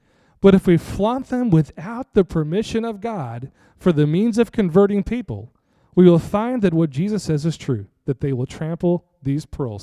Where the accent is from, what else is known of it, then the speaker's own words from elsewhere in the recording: United States; See, let's face it. As American Christians, we'd much rather that the precious things of the kingdom get trampled than us.